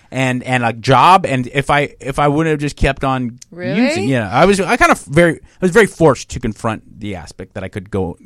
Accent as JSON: {"language": "English", "town": "Pasadena", "region": "California", "country": "United States", "tie": "born or raised there", "said": "Like Pasadena area, right down the street."}